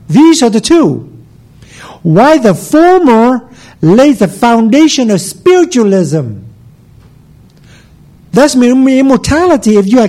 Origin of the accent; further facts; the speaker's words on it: Vietnam; English is a second language; moved away; Now, I don't know about you, but I come from Vietnam. I experience a lot of spiritualism.